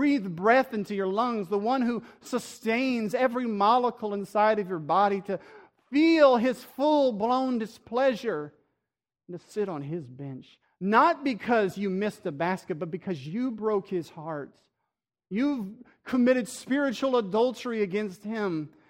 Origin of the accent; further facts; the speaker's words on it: Breaux Bridge, Louisiana, United States; Raise your hand if you're from a small town. All right? I'm from Bro Bridge, so I get this.